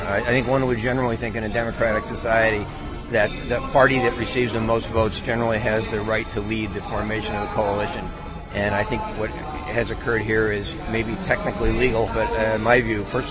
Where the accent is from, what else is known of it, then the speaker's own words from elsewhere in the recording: United States; moved away as an adult; Well, I'm an American, happen to live here. I'm a permanent resident